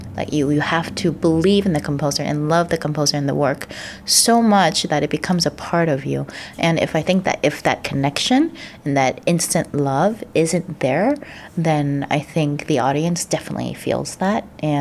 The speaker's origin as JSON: {"language": "English", "town": "Philadelphia", "region": "Pennsylvania", "country": "United States", "tie": "born or raised there", "said": "I was born in Philadelphia and I'm still living here in the Main Line, so this is very much home for me. And I grew up with this orchestra. This is my hometown orchestra"}